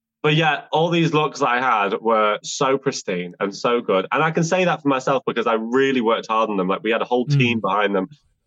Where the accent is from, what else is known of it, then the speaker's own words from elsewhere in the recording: Manchester, North West England, United Kingdom; I'm Mancunian, I'm Northern, I'm rough. I'm from very powerful stock.